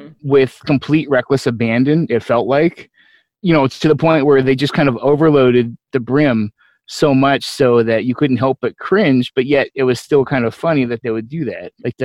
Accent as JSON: {"language": "English", "region": "Pennsylvania", "country": "United States", "said": "So I come from Southeast Pennsylvania, and that's Northeast."}